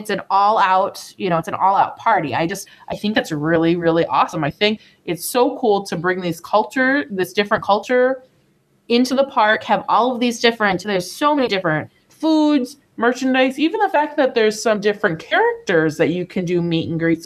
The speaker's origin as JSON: {"language": "English", "region": "Midwest", "country": "United States", "tie": "born or raised there", "said": "because I grew up in the Midwest"}